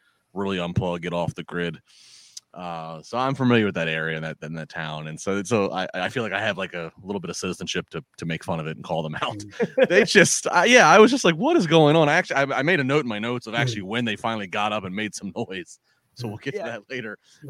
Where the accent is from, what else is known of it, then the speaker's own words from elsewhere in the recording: Maryland, United States; You know, I grew up in the Chesapeake Bay in Maryland. I'm huge on seafood.